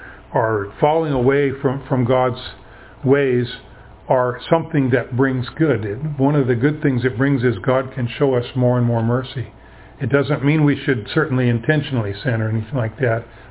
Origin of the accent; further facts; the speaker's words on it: Ruston, Louisiana, United States; We had an apple tree in the backyard growing up in Ruston that had 7 different varieties of apples on it.